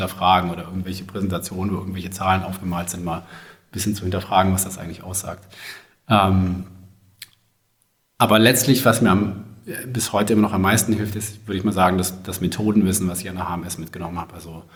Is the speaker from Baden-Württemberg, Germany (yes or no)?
yes; Baden-Württemberg, Germany; ich komme aus dem Großraum Stuttgart und bin dann damals auch zum Studium nach Stuttgart gegangen, an die Hochschule der Medien